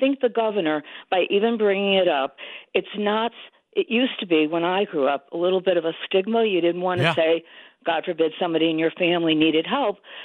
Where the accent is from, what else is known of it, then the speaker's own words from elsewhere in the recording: Fairfield, Connecticut, United States; I grew up in Fairfield, so I grew up near Fairfield U. Now I have a beautiful condo near Sacred Heart.